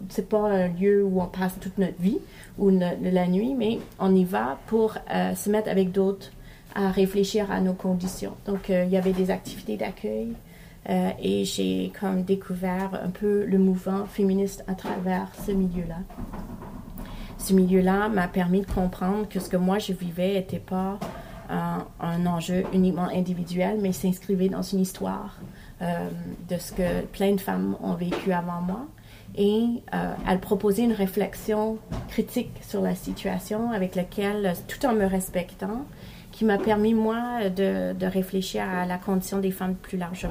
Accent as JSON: {"language": "French", "town": "Montreal", "region": "Quebec", "country": "Canada", "also_born_or_lived": "London / Toronto", "said": "Alors, je suis une Montréalaise surtout, mais j'ai grandi aussi à Londres puis à Toronto. Mon père est immigrant de la Norvège et ma mère est une Canadienne anglophone."}